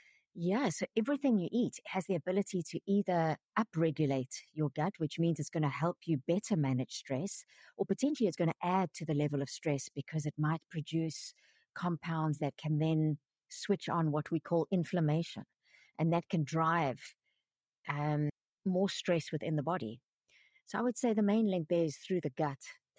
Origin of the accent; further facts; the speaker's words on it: South Africa; born there; because of being French, so my entire family are French. I was born in South Africa because my parents went there